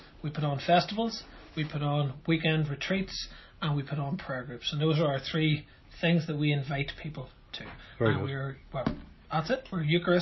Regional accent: Ireland; we're Irish and we drink tea

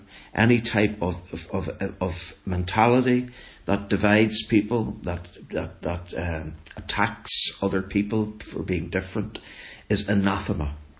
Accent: Ireland; I'm a nationalist. I believe in a united Ireland. I see myself as an Irish citizen. I don't subscribe to Britishness, for want of a better term.

